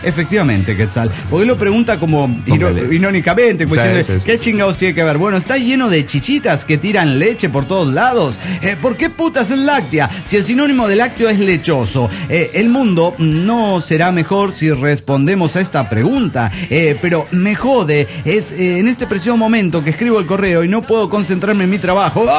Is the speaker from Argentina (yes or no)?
no; Tultitlán, State of Mexico, Mexico; monitorista de Tutitlán, México.